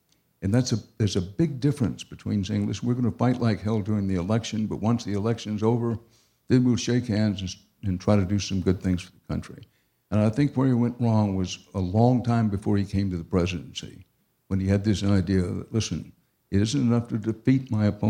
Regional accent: Texas, United States; Number one, I grew up in Texas, and I'm not playing humble beginnings, but my father was a dish digger, my mother was a waitress. I went to nothing but public schools

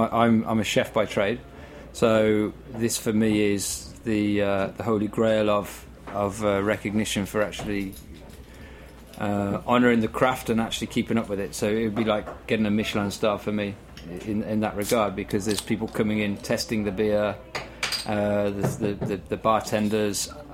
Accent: England, United Kingdom; now in New York, United States; I'm obviously English, but my training is classical French. I've been in New York about 25 years.

